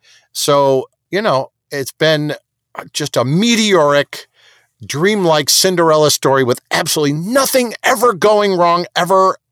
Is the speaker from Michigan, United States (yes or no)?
yes; Detroit, Michigan, United States; The casting people, they didn't even know that I was from Detroit when I auditioned